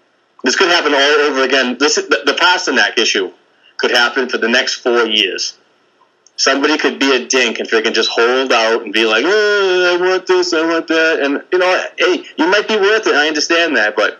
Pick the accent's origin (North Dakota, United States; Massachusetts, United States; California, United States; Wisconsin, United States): Massachusetts, United States; Melrose; I didn't grow up, but I grew up near Melrose, where Keith grew up, his father.